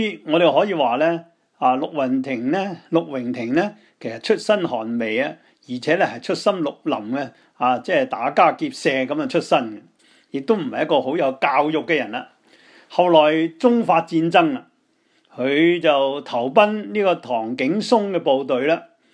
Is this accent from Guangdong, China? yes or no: yes; Guangdong, China; 我们广东人呢，个荣字呢往往是有云的意思